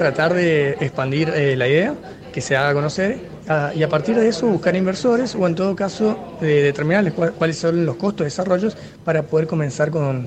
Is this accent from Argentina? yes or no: yes; Chaco, Argentina; Tengo 21 años y estoy estudiando la carrera de contador público. En mi caso, como mencionaba anteriormente, me tocó venir desde la provincia del Chaco.